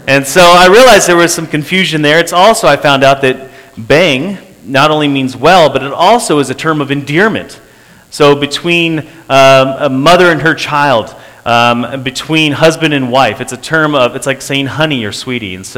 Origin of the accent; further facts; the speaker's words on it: Quito, Pichincha, Ecuador; I was born and raised in Quito, Ecuador, and so I had a really firm grasp of Spanish, but going into Brazil, I had to learn the language of Portuguese.